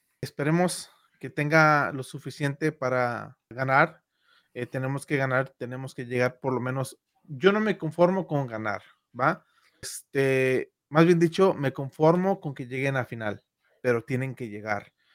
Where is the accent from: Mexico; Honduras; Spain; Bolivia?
Mexico; Se pueden dar cuenta que somos totalmente 100% mexicanos, ¿va?